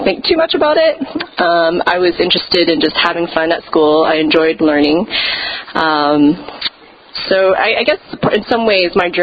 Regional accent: Edmonton, Alberta, Canada; I didn't grow up in a Christian household. I grew up in Edmonton, born and raised there, so I'm a prairie girl, but I also in a, you know, typical immigrant Chinese family.

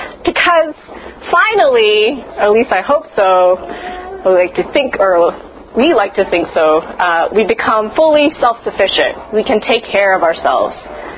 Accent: Canada; like this Chinese Canadian woman, evangelical woman in the middle of Israel.

